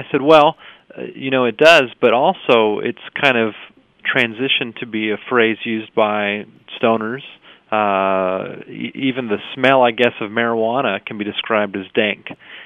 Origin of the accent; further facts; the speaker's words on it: California, United States; So it's interesting, you know, as a kid, and maybe growing up in California, you know, you mentioned, you know, in the last segment from surfer culture